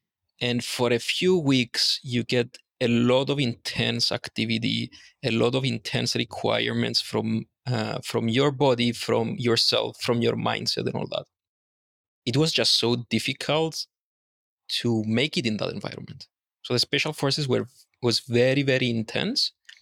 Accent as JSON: {"language": "English", "country": "Cyprus", "tie": "born or raised there", "second_language": "English", "said": "I grew up in Cyprus, and in Cyprus, first of all, it's a very small island."}